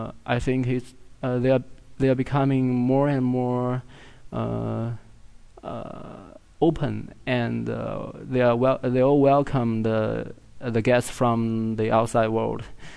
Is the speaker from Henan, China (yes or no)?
yes; Kaifeng, Henan, China; born there; English is a second language; I was born in Henan province, and there's a small city called Kaifeng. And that place is in the northeast of China, and also in the middle of the China.